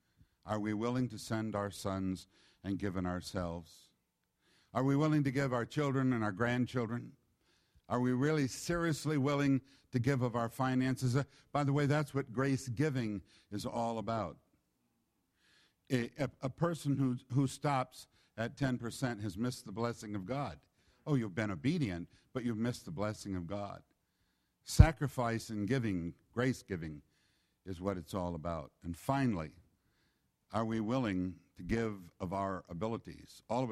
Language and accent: English; England, United Kingdom; So happened that I'm English, okay? Not her, it's me.